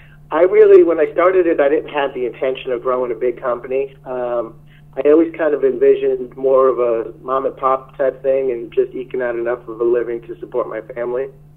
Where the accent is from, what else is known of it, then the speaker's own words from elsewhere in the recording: New York, United States; now in Phoenix, United States; I was born and raised in New York, and I did my apprenticeship in New York City. I also went to a trade school when I moved to Phoenix